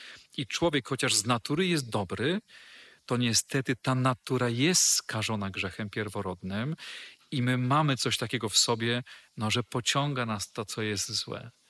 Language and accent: Polish; Świdwin, West Pomeranian Voivodeship, Poland; Pochodzę dokładnie ze Świdwina w zachodniopomorskim. To jest Pojezierze Drawskie.